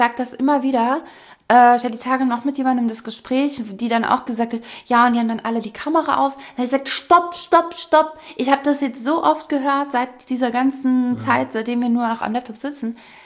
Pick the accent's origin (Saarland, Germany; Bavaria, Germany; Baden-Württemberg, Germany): Saarland, Germany; Saarbrücken; now in Hesse, Germany; ich komme aus Saarbrücken, ich wohne in Hessen